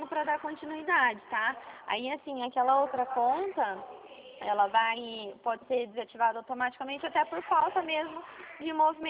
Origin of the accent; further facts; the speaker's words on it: Dracena, São Paulo, Brazil; Eu sou de Dracena, que eu falo da Central.